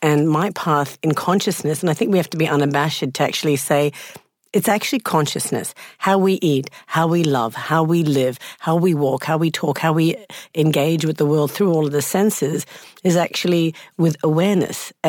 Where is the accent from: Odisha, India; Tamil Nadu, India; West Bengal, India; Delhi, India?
Tamil Nadu, India; born there; I was born in South India, so I come from Tamil Nadu. And so there's a certain vibration and a frequency, I think, that sort of permeates where you are born. And so I'm born in a place of India that is full of ancient mystics and yogis